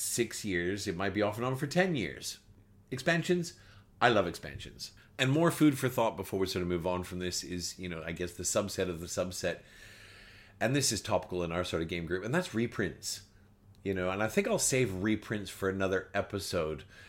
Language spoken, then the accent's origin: English; Canada; now in Australia; I'm an Australian, but I can tell you right now, if I had had to rescind my Canadian citizenship to become an Australian, I would not have done so.